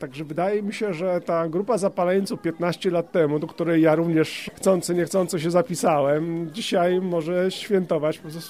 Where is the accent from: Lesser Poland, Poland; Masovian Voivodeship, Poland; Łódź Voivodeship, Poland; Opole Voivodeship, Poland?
Łódź Voivodeship, Poland; Łęczyca; Jestem Łęczycaninem, może nie z urodzenia, ale od drugiego, trzeciego roku życia moje losy się związały z Łęczycą. Tutaj kończyłem swoją szkołę średnią